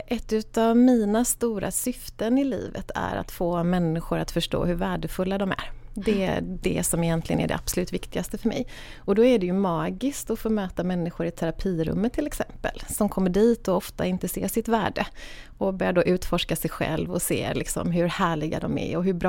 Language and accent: Swedish; Gothenburg, Västra Götaland County, Sweden; tyvärr jag kommer från Göteborg.